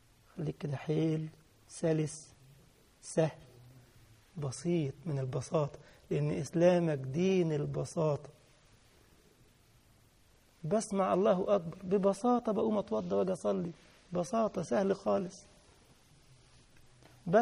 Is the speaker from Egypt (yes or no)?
yes; Egypt; يعني كلمة خدام دي عندنا في مصر عيب